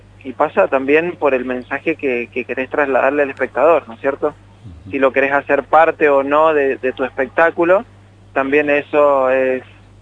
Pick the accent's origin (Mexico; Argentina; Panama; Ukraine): Argentina; Mendoza; nos tenemos que cuidar un poco más como mendocinos